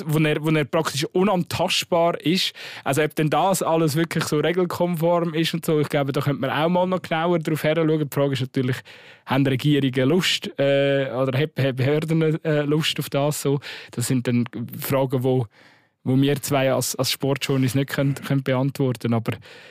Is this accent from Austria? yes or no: no; Switzerland; Als Schweizer schon.